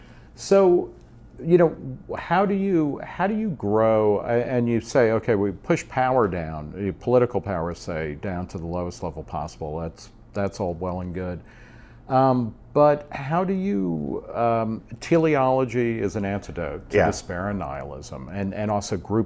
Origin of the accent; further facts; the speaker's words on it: Middletown, New Jersey, United States; yeah, I grew up in Middletown, New Jersey. I love Middletown, New Jersey, and I also want to be a rootless cosmopolitan.